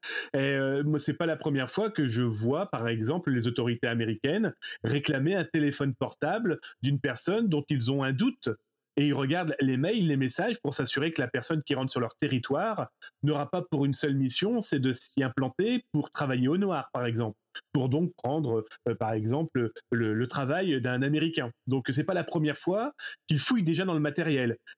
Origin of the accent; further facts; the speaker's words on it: France; des articles de loi du Code du travail chez nous en France